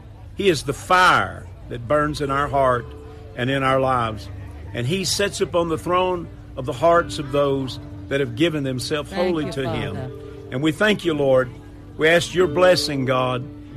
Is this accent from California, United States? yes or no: no; Georgia, United States; accent: Tennessee; Got a Tennessee accent, but I'm here from Georgia.